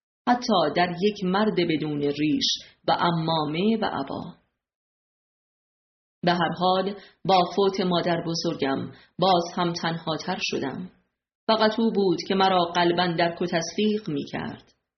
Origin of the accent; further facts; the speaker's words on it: Iran; now in United States; در فرودگاه نیویورک، در حالی که میبایستی به عنوان یک ایرانی تروریست و بدون ویزا دستگیر میشدم